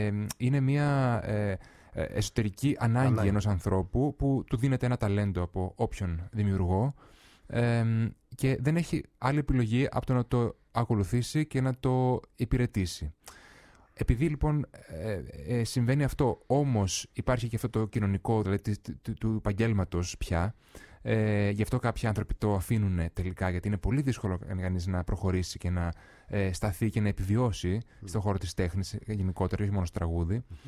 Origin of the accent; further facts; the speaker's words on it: Kalamaria, Central Macedonia, Greece; Μια απλή γειτονιά είναι εκεί πέρα. Πολύ ησυχή και όμορφη της Καλαμαριάς εκεί που μεγάλωσα.